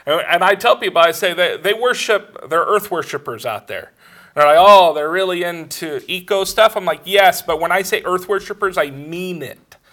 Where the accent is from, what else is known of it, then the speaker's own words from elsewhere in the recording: Portland, Oregon, United States; born there; I was born in Portland, Oregon, in 1975. Portland, Oregon is part of the Great Pacific Northwest.